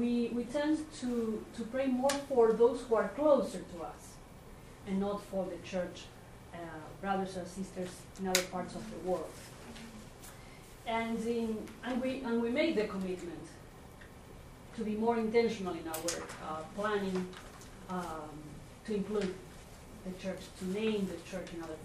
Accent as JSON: {"language": "English", "country": "Argentina", "second_language": "English", "said": "I come from Argentina. That's almost the other part of the world."}